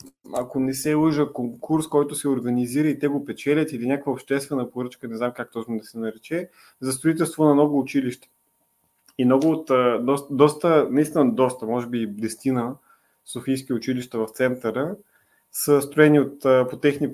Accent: Plovdiv, Plovdiv Province, Bulgaria; Той започва кариерата си всъщност в Пловдив, което така да изтъкне като пловдивчанин.

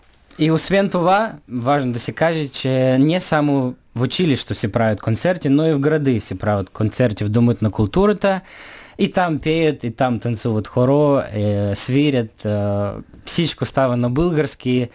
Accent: Taraclia, Taraclia District, Moldova; аз идвам от Молдова, град Тараклия. Град Тараклия, това е център на българската култура в град Молдова. Там говорим на български, знаем за България от малки

